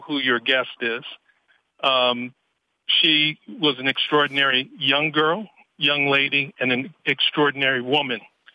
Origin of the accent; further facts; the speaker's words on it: Washington, District of Columbia, United States; We grew up in Washington, D.C. in a predominantly black neighborhood where excellence was expected.